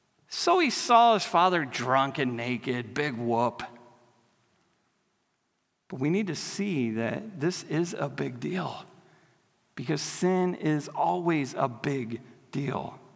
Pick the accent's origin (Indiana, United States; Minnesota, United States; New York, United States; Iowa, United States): Iowa, United States; I grew up in Iowa. I worked on a farm.